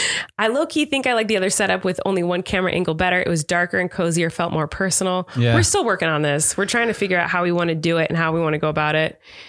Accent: Australia; also born or lived in Japan; I'm from Australia, and when I lived in Japan

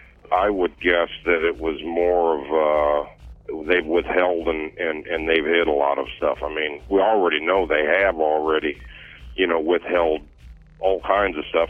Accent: Bloomington, United States; I'm from Bloomington, and I don't know.

